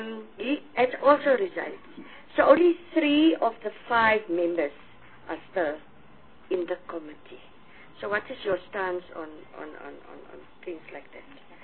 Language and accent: English; Northern Cape, South Africa; I'm from the Northern Cape, that's why I'm asking.